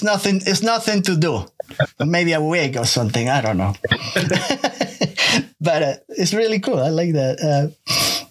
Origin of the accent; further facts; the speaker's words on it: New Jersey, United States; You see, I'm from New Jersey. I live in New Jersey.